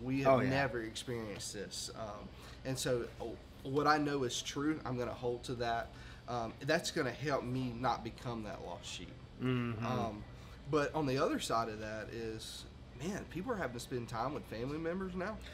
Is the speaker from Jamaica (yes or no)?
no; Myrtle Beach, South Carolina, United States; now in Charlotte, United States; We grew up down here in Myrtle Beach, and now we're in downtown Charlotte.